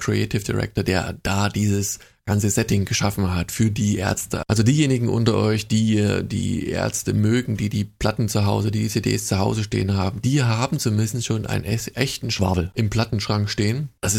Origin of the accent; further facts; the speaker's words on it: Leipzig, Saxony, Germany; Wir sind halt Leipziger